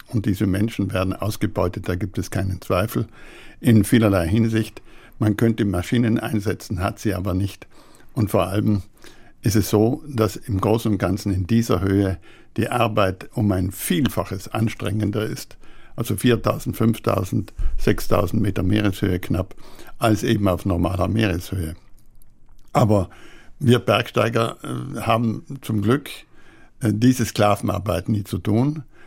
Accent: Trentino-Alto Adige, Italy; ich habe ein südtirolerisches und europäisches Selbstverständnis. Das heißt, großteils haben wir Südtiroler eine Art nicht-nationales Selbstverständnis. Und das finde ich großartig. Also wir sind keine Italiener, weil wir deutscher Muttersprache sind.

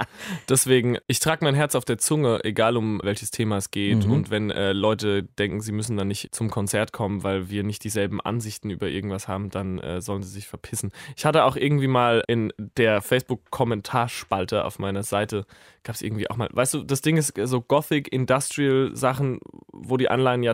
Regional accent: Herxheim, Rhineland-Palatinate, Germany; ich habe schon ein angenehmes Bild von meiner Heimat und ich gehe da gerne hin und ich komme da auch gerne her. Es ist keine Heimattümelei. Ich komme halt vom Dorf

